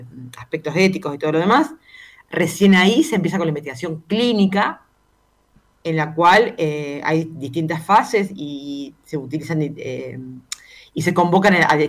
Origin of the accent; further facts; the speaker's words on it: Camilo Aldao, Córdoba, Argentina; vengo de Camilo Aldao, tiene 5.000 habitantes, está en el interior, en el sudeste cordobés.